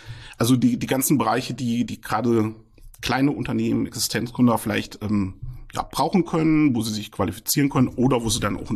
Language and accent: German; Fulda, Hesse, Germany; Ja, ich bin in Fulda geboren, war dann auch bis zum Abi und Zivildienst so etwa 2004 hier in Fulda sesshaft.